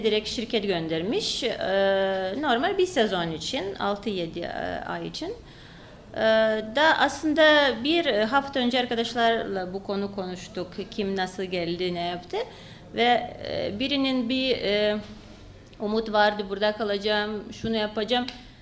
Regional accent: Vilnius, Vilnius County, Lithuania; born there; Turkish is a second language; Aslında Vilnius'ta, başkentte doğdum.

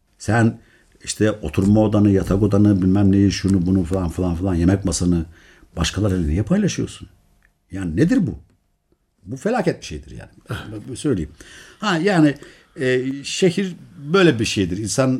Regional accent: Giresun, Turkey; Şimdi Ben işte söylediniz siz Giresunluyum.

